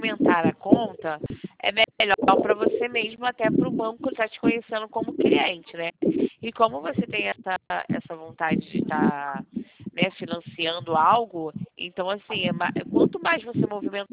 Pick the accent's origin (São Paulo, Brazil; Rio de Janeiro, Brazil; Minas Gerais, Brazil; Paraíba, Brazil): Rio de Janeiro, Brazil; eu sou do Rio, tá? A gente é do Call Center.